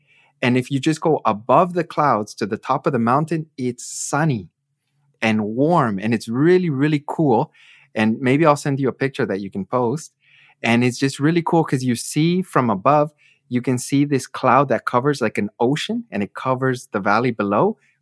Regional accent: Edmonton, Alberta, Canada; now in Freiburg, Germany; I come from the city. I come from Edmonton. We drive everywhere. Like we're a very sedentary society.

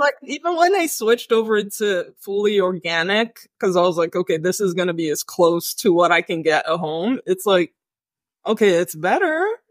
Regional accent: Nigeria; now in United States; So I am Nigerian born and raised. I should say Nigerian American, but I'm still a baby American. Only got my citizenship 2 years ago, so I'm very much Nigerian. And because of that, I am also of the Yoruba tribe.

